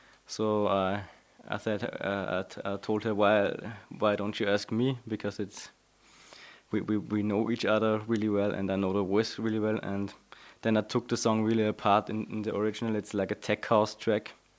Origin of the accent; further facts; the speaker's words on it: Linz, Upper Austria, Austria; a museum in my hometown Linz approached me to do an exhibition there